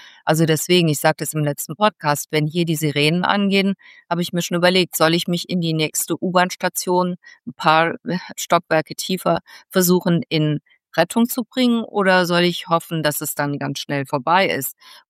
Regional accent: Mönchengladbach, North Rhine-Westphalia, Germany; als ich Gymnasiastin war, da bin ich bei uns in Mönchengladbach, das gehörte zur britischen Besatzungszone

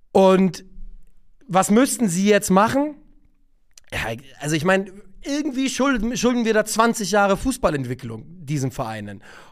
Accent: West Germany, Germany; mit wir nehme ich mich jetzt mal als Wessi einfach mit rein.

